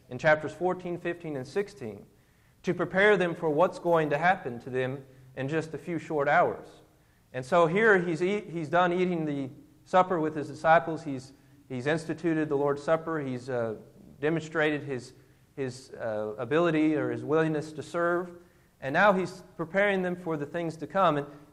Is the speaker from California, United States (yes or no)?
no; Indiana, United States; I'm from Indiana, and we have a great basketball team up there sometimes.